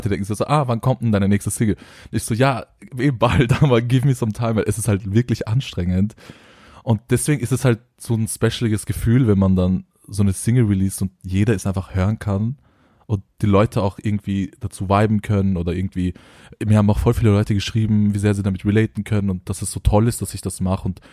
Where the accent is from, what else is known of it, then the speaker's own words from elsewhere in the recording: Austria; Meine Eltern sind in der Türkei geboren und aufgewachsen. Und genau, also ich bin hier in Österreich geboren und aufgewachsen, aber so mein Background ist kurdisch.